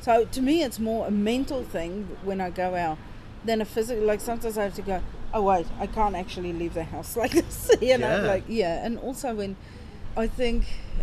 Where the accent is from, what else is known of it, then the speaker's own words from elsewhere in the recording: South Africa; growing up in South Africa, where we had civil unrest the whole time